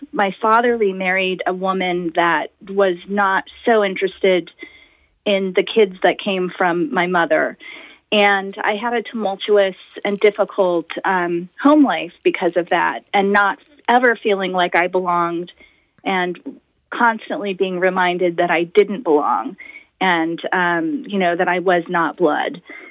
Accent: Midwest, United States; I'm a Midwesterner. We hug you when you leave. We do big goodbyes.

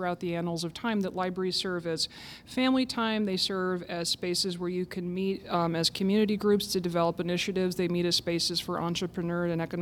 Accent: Burlington, Iowa, United States; I was digging up some old newspapers from my hometown library in Burlington, Iowa.

